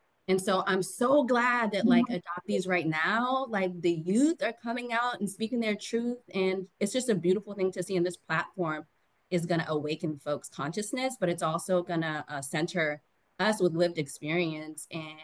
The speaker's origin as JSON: {"language": "English", "town": "Washington", "region": "District of Columbia", "country": "United States", "tie": "born or raised there", "said": "me struggling with my identity as an Ethiopian person, growing up in Washington, D.C."}